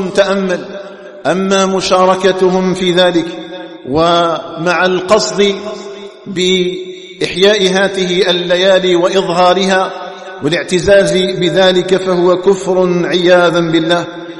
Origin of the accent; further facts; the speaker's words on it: Algeria; أن تجعل بلدنا الجزائر آمنا في عقيدته